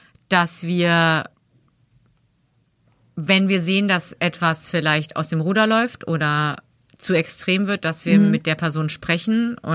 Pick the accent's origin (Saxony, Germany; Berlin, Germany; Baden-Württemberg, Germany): Berlin, Germany; ich glaube, dass ich auch aus einem anderen Berlin komme, als du vielleicht als zugezogene Berlin wahrgenommen hast. Ich komme halt aus dem West-Berlin